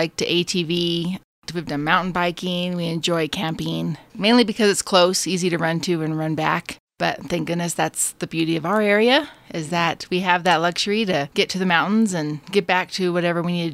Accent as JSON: {"language": "English", "town": "Del Norte", "region": "Colorado", "country": "United States", "tie": "born or raised there", "said": "I was born and raised in the Valley. I was born in the old Del Norte Hospital. My family, we lived on a ranch between Del Norte and South Fork."}